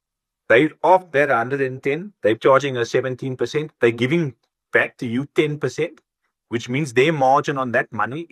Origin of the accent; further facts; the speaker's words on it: Cape Town, Western Cape, South Africa; I grew up on the Cape Flats in Cape Town. I went to public schools. I grew up in a house that with my grandparents that they got moved to as a result of Group Areas Act.